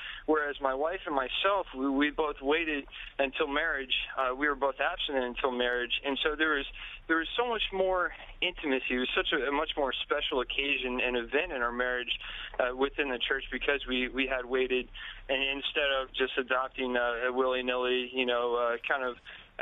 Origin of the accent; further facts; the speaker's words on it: Texas, United States; now in Staten Island, United States; I'm currently serving on active duty in the military on Staten Island, but I'm originally from Texas.